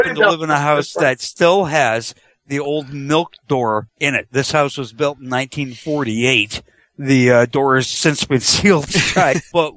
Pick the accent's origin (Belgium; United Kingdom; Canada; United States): Canada; I'm Canadian. I grew up with Boxing Day.